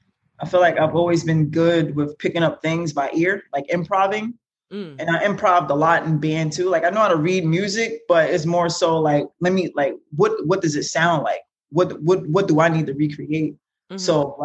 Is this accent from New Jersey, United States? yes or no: yes; Newark, New Jersey, United States; now in Kearny, United States; Well, I live in like Harrison Kearney now, but I grew up in the South Ward. I went to Shabazz High School.